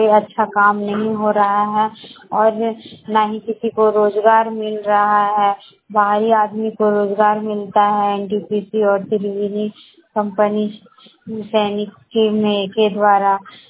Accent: Barkagaon, Jharkhand, India; हजारीबाग जिला से बड़कागांव प्रखंड की रहने वाली हूँ

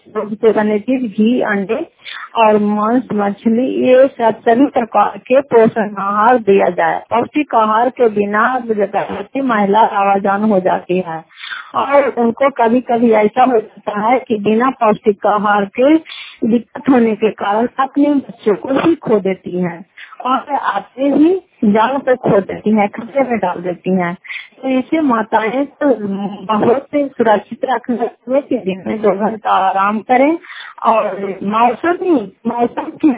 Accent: Fatehpur, Bihar, India; घर फतेहपुर पंचायत मकरौता जिला नालंदा किराए पसरा ब्लॉक की निवासी हूँ।

